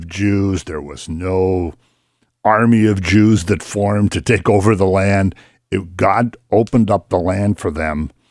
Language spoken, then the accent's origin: English; United States; And here in America, I mean, I'm an American, obviously.